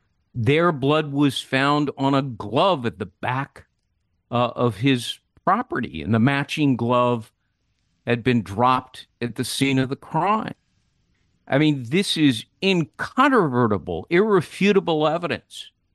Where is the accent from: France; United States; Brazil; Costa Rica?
United States; Los Angeles, California; And you have to remember that I grew up in Los Angeles. I know it quite well.